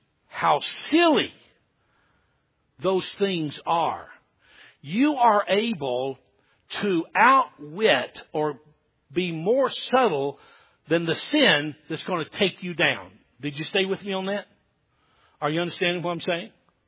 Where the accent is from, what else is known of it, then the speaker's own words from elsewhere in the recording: the South, United States; I'm a Southerner. I'm not mocking them.